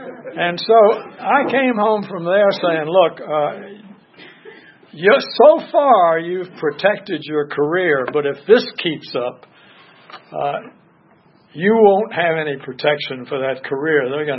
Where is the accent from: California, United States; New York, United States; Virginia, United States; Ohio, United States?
Virginia, United States; Newport News; Well, I grew up in Newport News across the Hampton Roads, but Norfolk.